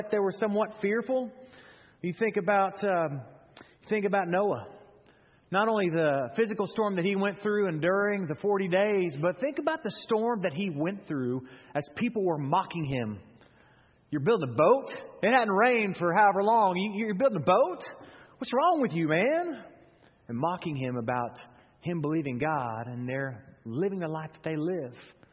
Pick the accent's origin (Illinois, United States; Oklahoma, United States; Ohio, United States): Oklahoma, United States; Oklahoma City; Growing up in Oklahoma City, there are storms all the time.